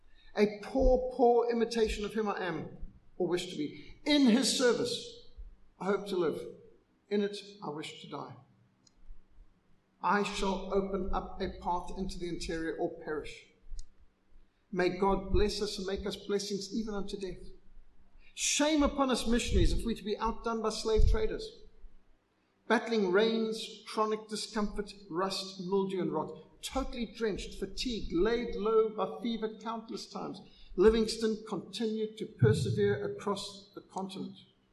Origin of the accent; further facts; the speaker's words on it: Zimbabwe; I remember these tablets in Rhodesia. We had to take these growing up in the Bundu, as we call it.